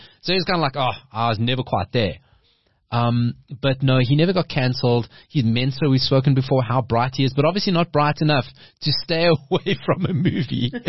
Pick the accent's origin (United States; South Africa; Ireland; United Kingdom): South Africa; In the movie, like as a South African, all our armed forces vehicles are there.